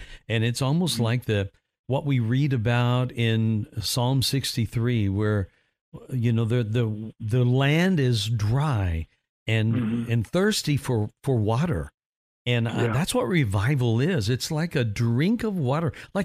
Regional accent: Evansville, Indiana, United States; Now, you know, I grew up in Evansville, which is just southwest of Indy, down there in the tip of the boot, if you will, of Indiana.

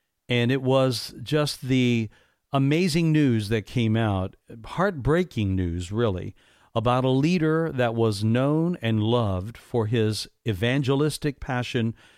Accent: Indiana, United States; now in Florida, United States; because I'm from Indiana

